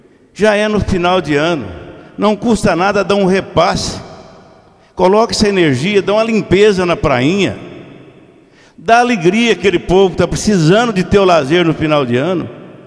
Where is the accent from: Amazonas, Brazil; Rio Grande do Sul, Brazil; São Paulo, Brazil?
São Paulo, Brazil; Santana da Ponte Pensa; also born or lived in Minas Gerais; de onde eu vim, de Santana da Ponte Pensa, quando meu pai mudou para Minas. Fizemos na década de 62.